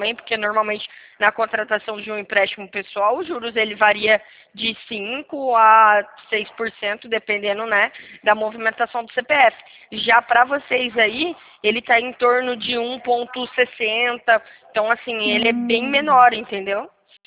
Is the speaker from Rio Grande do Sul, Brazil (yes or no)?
no; São Paulo, Brazil; de São Paulo. Interior de São Paulo mesmo.